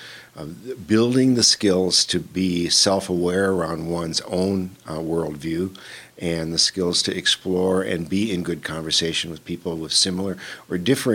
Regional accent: Bismarck, North Dakota, United States; now in Minnesota, United States; I currently live in Minnesota, about 45 miles east of Fargo, out in the countryside. But I grew up here in Bismarck. I'm a graduate of Bismarck High School

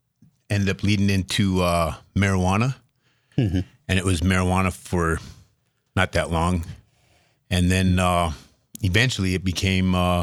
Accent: Linton, North Dakota, United States; also born or lived in Bismarck; I was born in Bismarck and lived in Bismarck for about 5 years until my parents divorced. After that, moved to Linton. My dad owned a construction company, moved to Linton, and grew up down there.

